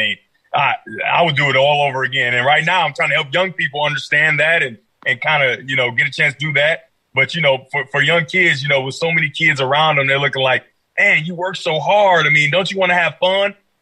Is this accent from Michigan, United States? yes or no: yes; Detroit, Michigan, United States; I don't know where everybody else is from that was in my class, but I'm from Detroit, right? And so it's a ton of distractions on every level.